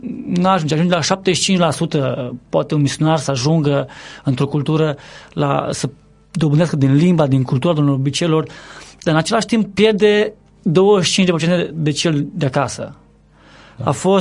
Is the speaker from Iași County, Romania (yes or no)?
no; Arad, Arad County, Romania; În sensul că în român, în Arad, sunt arădean, sunt român 100%.